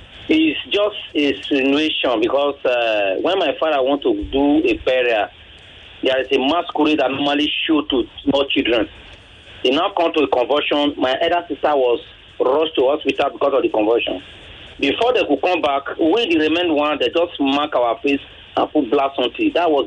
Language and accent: English; Edo, Nigeria; I'm from Edo State.